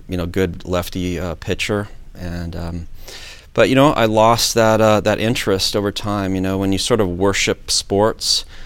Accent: Langley, British Columbia, Canada; now in Chattanooga, United States; I'm here in Chattanooga, Tennessee, and originally from British Columbia, Canada.

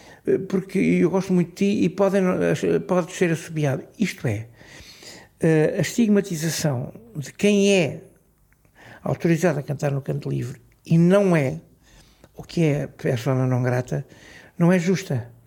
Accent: Portugal; born there; Aqui no país onde eu nasci, onde eu estou, onde eu continuo a cantar e a lutar

